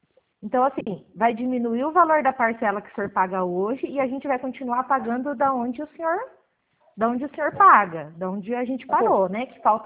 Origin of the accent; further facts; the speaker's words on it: São Paulo, Brazil; eu sou do interior de São Paulo. Nós somos do interior